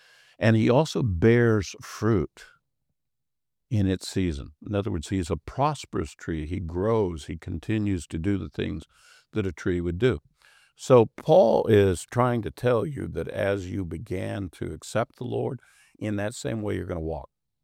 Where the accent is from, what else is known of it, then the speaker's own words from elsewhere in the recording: Kansas, United States; I grew up in Kansas, out in the plains